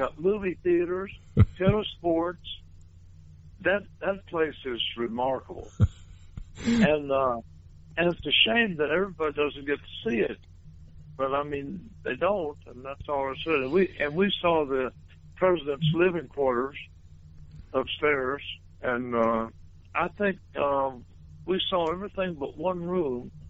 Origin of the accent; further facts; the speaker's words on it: Kentucky, United States; And so here we are from Thousands, Kentucky, playing for the president.